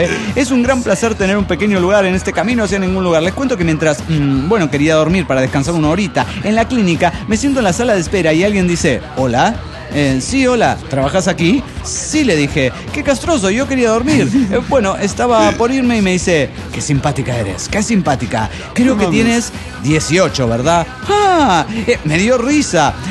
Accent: Orizaba, Veracruz, Mexico; de Orizaba, México.

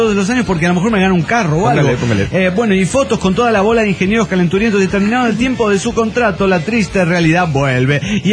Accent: Toluca, State of Mexico, Mexico; de Toluca, México.

